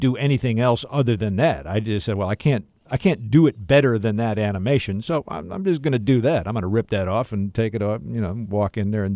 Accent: Rolling Meadows, Illinois, United States; I grew up in Rolling Meadows, Illinois. That's uh-huh. where I grew up.

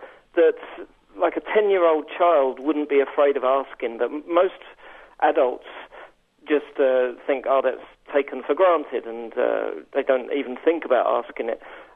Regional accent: England, United Kingdom; moved away as an adult; now in France; Yeah, I say right now, I'm not actually French. I'm English.

